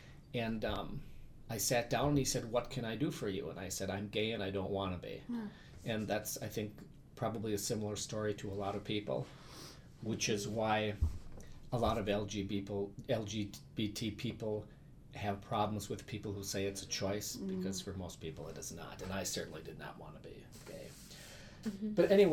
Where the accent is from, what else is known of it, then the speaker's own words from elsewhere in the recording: Wisconsin, United States; I grew up in the Fox River Valley, which is Neenah, Menasha, Appleton area. Mm-hmm. I grew up on a farm.